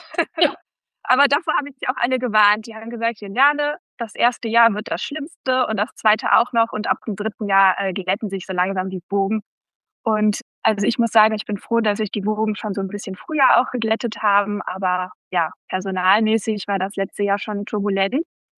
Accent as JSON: {"language": "German", "town": "Bonn", "region": "North Rhine-Westphalia", "country": "Germany", "said": "ich komme aus Bonn, habe auch hier studiert und promoviert"}